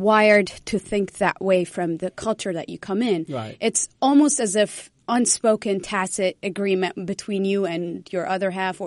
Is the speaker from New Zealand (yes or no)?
no; Eritrea; now in United States; So I've been in America for the past 7+ years. I'm originally from Eritrea.